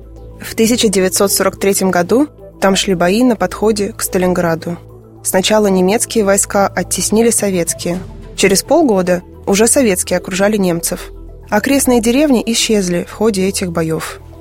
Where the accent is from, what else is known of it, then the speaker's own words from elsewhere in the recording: Volgograd Oblast, Russia; Моя малая родина – Волгоградская область. С детства Мамаев курган в Волгограде был для меня местом родным и схоженным.